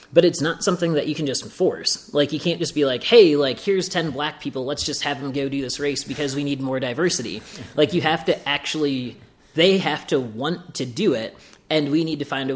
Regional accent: Ottawa, Illinois, United States; Because, like, my hometown of Ottawa, Illinois is about 18,000 to 19,000 people.

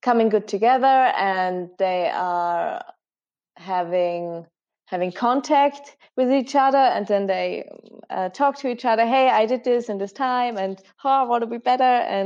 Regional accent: Mayrhofen, Tyrol, Austria; it's very known at home, and it's in my hometown, so it's kind of you have to do this. And it leads you from Meierhofen to Meierhofen and over the mountains

